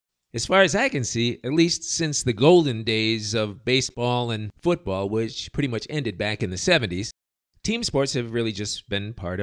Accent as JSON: {"language": "English", "town": "Chicago", "region": "Illinois", "country": "United States", "lives_now": "Latin America", "said": "Being that Cleveland's my favorite punching bag and I'm from Chi-Town, people put two and two together"}